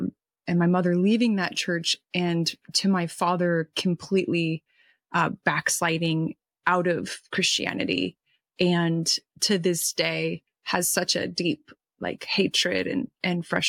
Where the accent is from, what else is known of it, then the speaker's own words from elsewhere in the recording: California, United States; born there; I was born in Northern California.